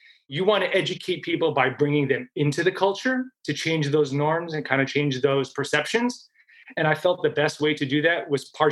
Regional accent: United States; I was born and raised here in America, so my lens is different.

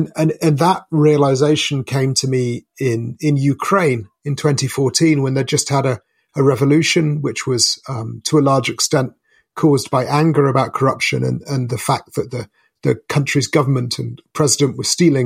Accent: United Kingdom; And being British, this struck me as extraordinary. It never occurred to me this was happening. So I went back to Britain and looked into it in Britain.

